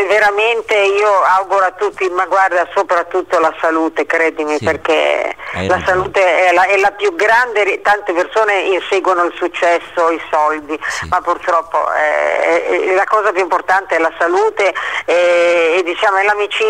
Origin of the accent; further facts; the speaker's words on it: Genoa, Liguria, Italy; Io sì, sono una genovese strana, da genovese mischiata al napoletano, si vede.